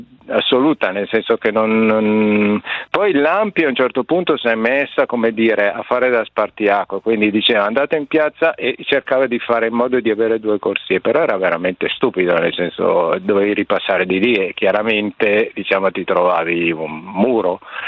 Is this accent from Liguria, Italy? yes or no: no; Milan, Lombardy, Italy; born there; Anch'io arrivo dalla Brianza, sono nato a Milano